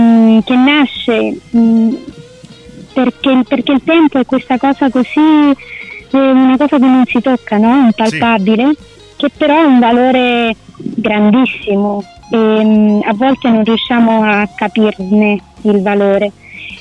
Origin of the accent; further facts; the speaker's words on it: Levanzo, Sicily, Italy; now in Barcelona, Spain; io sono siciliana dell'isola di Levanzo, di cuore levanzaro, ma entrambi viviamo a Barcellona, in Spagna.